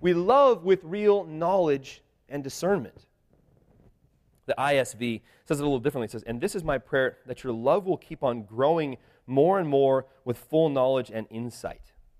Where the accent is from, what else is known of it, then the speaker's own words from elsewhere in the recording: United States; it's frustrating for me sometimes as we travel because I'm an American.